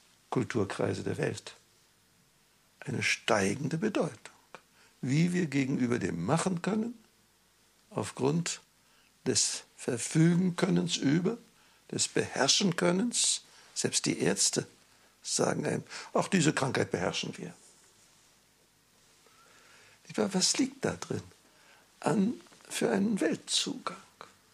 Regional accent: Wrocław, Lower Silesian Voivodeship, Poland; Ich bin in Breslau aufgewachsen.

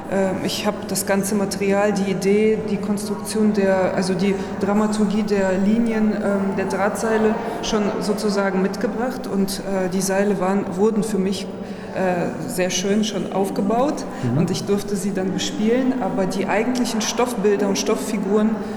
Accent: Cologne, North Rhine-Westphalia, Germany; ich komme aus Köln.

